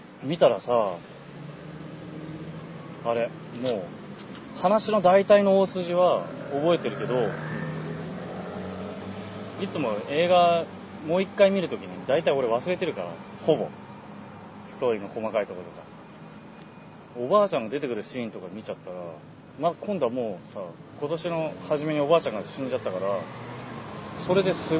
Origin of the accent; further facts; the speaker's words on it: Fukushima, Japan; 僕の実家はそう、あの福島だけど、だから田舎っちゃ田舎なんだけど、東北だから